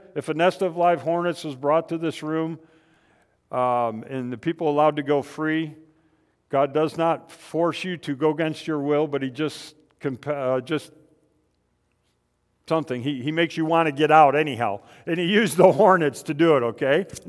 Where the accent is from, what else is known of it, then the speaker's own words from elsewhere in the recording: Michigan, United States; I grew up in Michigan. You people really got to get out more, okay?